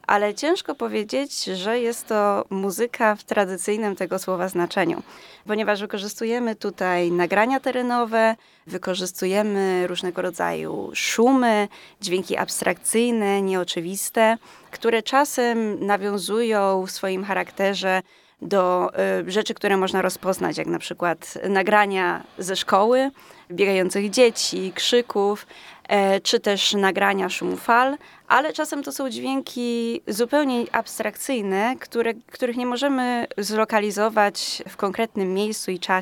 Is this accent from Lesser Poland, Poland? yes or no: yes; Kraków, Lesser Poland, Poland; Tak, zgadza się, z Krakowa. W Krakowie skończyłam Akademię Muzyczną na Wydziale Kompozycji